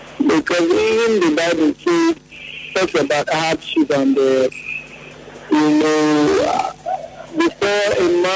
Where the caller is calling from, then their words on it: Liverpool, North West England, United Kingdom; I'm calling from Liverpool.